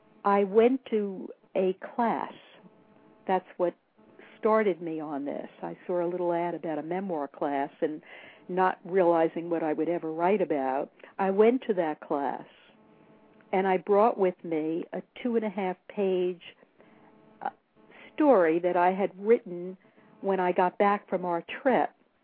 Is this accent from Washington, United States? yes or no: no; New York City, New York, United States; I'm from New York City